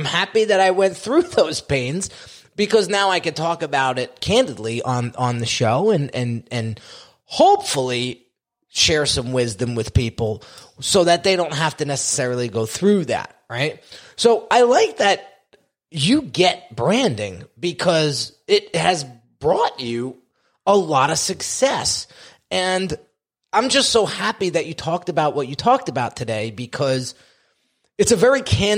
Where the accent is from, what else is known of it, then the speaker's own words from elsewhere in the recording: New Jersey, United States; it took me a lot of time growing up in Jersey where everything is flash. Everything, well, where I grew up, everything was flash.